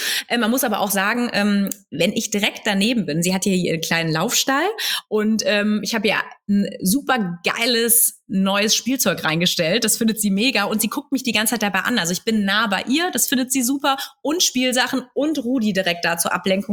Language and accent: German; Bavaria, Germany; in Bayern, meine alte Heimat.